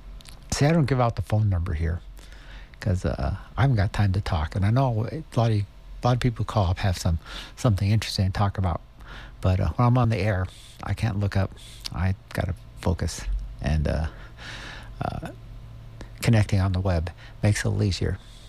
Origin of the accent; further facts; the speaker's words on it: California, United States; You know, I grew up in the Bay Area.